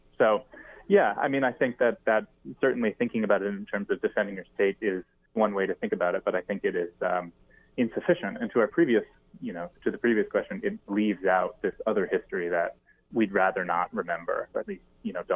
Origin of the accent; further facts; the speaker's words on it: the North, United States; And so, you know, I grew up in the North. I didn't have a ton of history on the Civil War at that point.